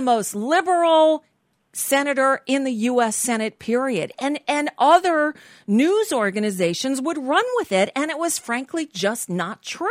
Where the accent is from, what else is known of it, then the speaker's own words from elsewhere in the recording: New York, United States; I guess I'm originally from New York.